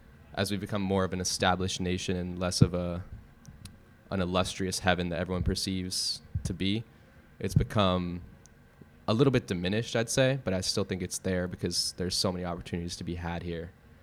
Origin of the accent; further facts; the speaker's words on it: United States; I'm not ashamed at all to admit I'm American. I think being an American is a good thing.